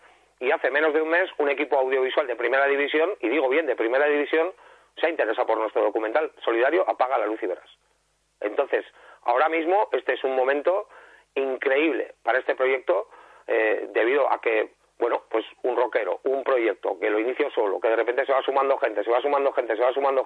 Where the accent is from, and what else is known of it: San Sebastián, Basque Country, Spain